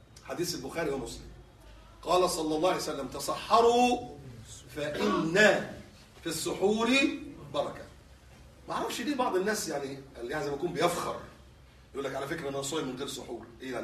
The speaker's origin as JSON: {"language": "Arabic", "country": "Egypt", "said": "مش مثلا بلاد زي عندنا في مصر"}